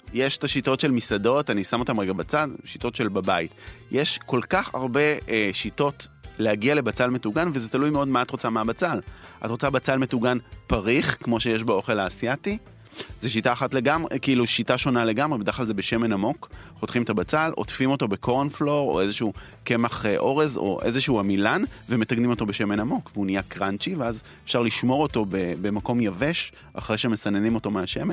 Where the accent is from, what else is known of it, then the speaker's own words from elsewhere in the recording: Warsaw, Masovian Voivodeship, Poland; אני טוב, פולני, גדלתי בוורשה, אני אוהב אוכל מתוק